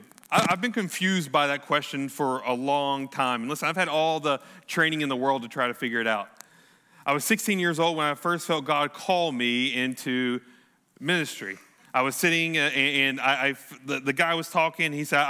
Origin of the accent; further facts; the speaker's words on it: Louisiana, United States; now in San Diego, United States; I'm originally from Oule City, Louisiana. So, you know, you're 30 minutes away and like half of you know where that's at. So I'm originally from Oule City, Louisiana